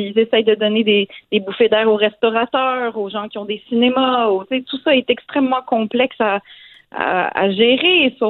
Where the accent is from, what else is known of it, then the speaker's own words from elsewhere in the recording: Montreal, Quebec, Canada; Je suis aussi fâchée que vous en tant que Montréalaise.